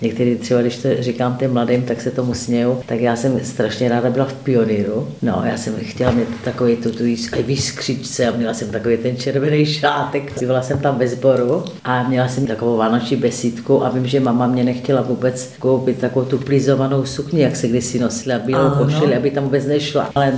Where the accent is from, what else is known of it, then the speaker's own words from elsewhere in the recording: Olomouc, Olomouc Region, Czechia; Ja som chodila po soutěžích v Olomouci, že pocházím z Olomouce